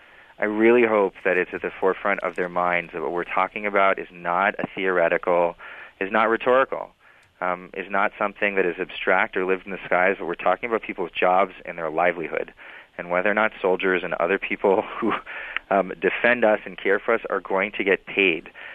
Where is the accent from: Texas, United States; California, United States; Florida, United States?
California, United States; You know, I'm from California, and when I thought I was moving to, you know, when I moved to Washington